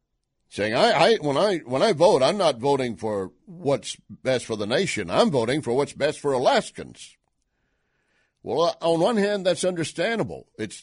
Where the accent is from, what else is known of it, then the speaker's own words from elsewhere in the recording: Texas, United States; I mean, I am from Texas, so I have a BS degree.